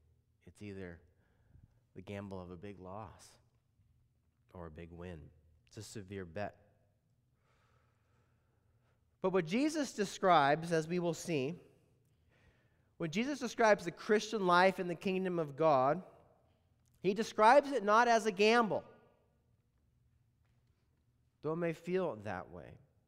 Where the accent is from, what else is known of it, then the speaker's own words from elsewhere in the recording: Montana, United States; Now, growing up in Montana, various places have their own kind of integral culture